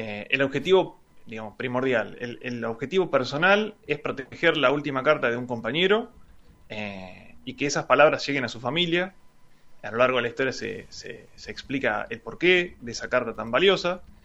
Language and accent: Spanish; Chillar, Buenos Aires Province, Argentina; now in Tandil, Argentina; vine a estudiar acá al profesorado en el año 2003, así que ya tengo más tiempo acá en Tandil que en mi pueblo, pero bueno, soy de Chillar, un pueblito muy chiquito.